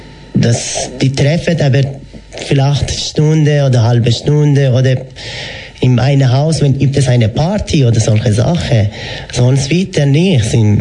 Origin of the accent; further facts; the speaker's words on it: Iran; German is a second language; Jawohl, das ist mein Heimatland.